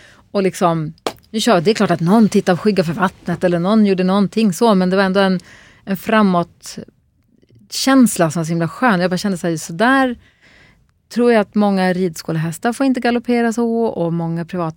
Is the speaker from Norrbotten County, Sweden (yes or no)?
yes; Luleå, Norrbotten County, Sweden; när jag är uppvuxen i Luleå